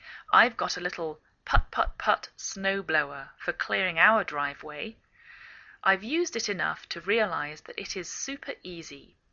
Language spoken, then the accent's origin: English; England, United Kingdom; now in United States